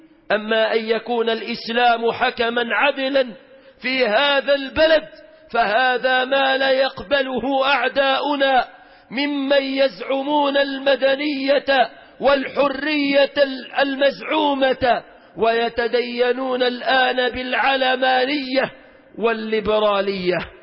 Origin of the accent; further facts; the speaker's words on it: Ismailia, Ismailia Governorate, Egypt; في بلدنا الإسماعيلية، بلد القتال والشجاعة والمروءة